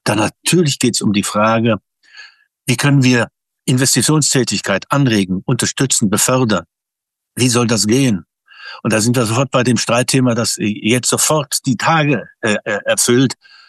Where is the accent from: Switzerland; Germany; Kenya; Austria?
Germany; East Germany; als Ostdeutscher, als einer, der volle 40 Jahre DDR erlebt hat und der seit 30, 35 Jahren sich bemüht, für die Demokratie zu kämpfen, auch in Ostdeutschland